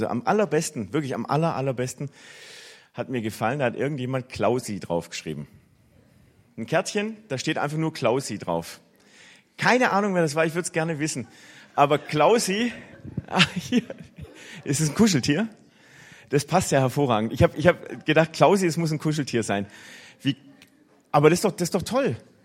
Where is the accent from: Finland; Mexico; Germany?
Germany; Stuttgart, Baden-Württemberg; weil wir in meiner Heimatgemeinde in Stuttgart auch so einen Erntedank-Tisch hatten.